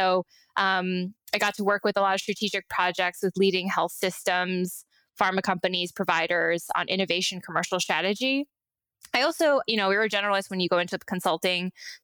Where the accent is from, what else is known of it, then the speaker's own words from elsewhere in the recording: Shanghai, China; also born or lived in Taiwan; I grew up in Shanghai and Taiwan, so that's kind of the context as well.